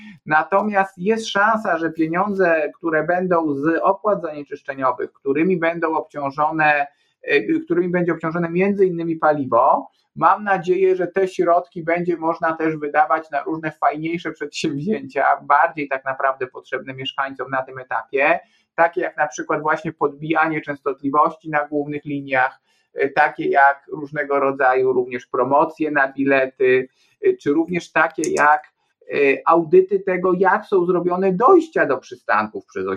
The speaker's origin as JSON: {"language": "Polish", "town": "Warsaw", "region": "Masovian Voivodeship", "country": "Poland", "said": "osobiście jako warszawiak też mam pewien taki niedosyt"}